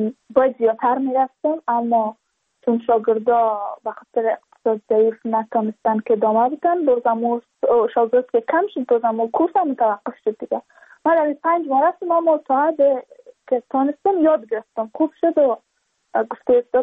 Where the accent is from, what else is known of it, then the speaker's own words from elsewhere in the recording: Badakhshan, Afghanistan; چون ما از بدخشان هستیم